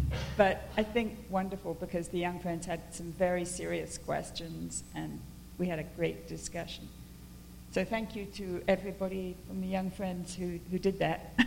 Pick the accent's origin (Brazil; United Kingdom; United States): United Kingdom; England; that was the issue when I was growing up in England that lit me up to social action, anti-apartheid movement.